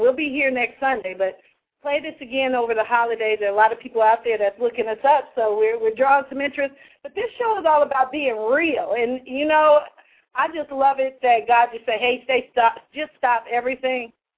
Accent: Los Angeles, California, United States; now in Sacramento, United States; So once again, we're coming out of Sacramento, California, born and raised in Los Angeles, and those Lakers, let's go. And I'm in Sac, so.

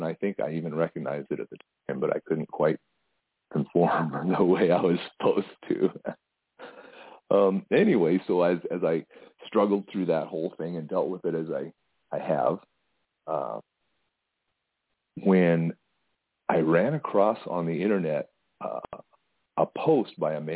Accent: South Dakota, United States; I grew up in South Dakota, not a really populated area. I like to joke that the 1960s didn't end until about 1976 there.

